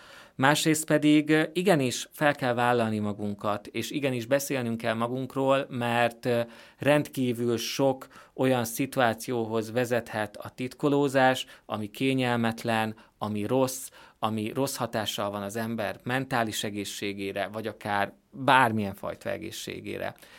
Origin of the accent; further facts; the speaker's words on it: Hungary; lehet, hogy magyarnak születtem, de a hatalom szerint én így nem lehetek jó magyar